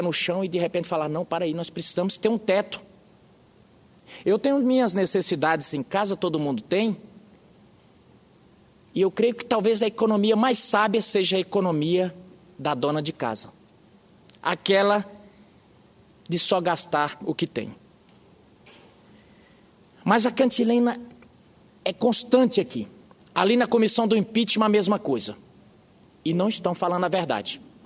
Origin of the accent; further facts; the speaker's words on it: Caicó, Rio Grande do Norte, Brazil; born there; Nasci no sertão de Caicó, no Rio Grande do Norte.